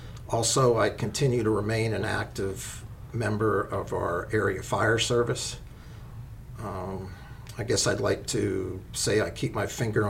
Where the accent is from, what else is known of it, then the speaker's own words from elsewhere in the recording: Dubois, United States; I was born and raised in Dubois, have operated a business here in Dubois for the past 45 years.